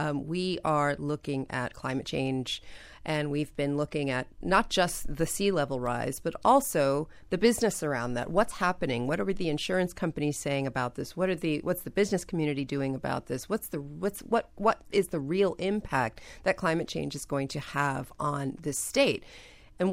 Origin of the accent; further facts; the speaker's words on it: New York, United States; No, I'm from New York.